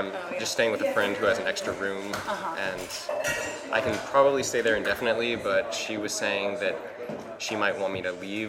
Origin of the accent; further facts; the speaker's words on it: Irving, Texas, United States; I grew up in Irving, Texas, and then I moved to Richardson, Texas. I went to school at the University of Texas at Austin, where I studied film.